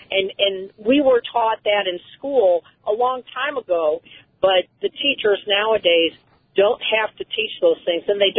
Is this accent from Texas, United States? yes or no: no; Missouri, United States; I say I'm an American because I was born in the state of Missouri. So I am a Missourian, but I am also an American